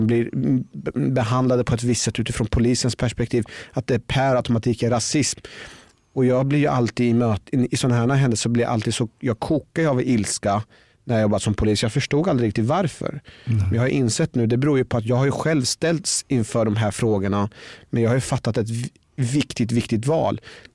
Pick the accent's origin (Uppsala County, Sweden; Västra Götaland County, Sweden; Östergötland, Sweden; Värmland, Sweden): Östergötland, Sweden; Norrköping; Jag växte upp i Sverige och hade egentligen ett väldigt bra liv. Jag växte upp hos en svensk familj och hade många vänner. Jag växte upp i Norrköping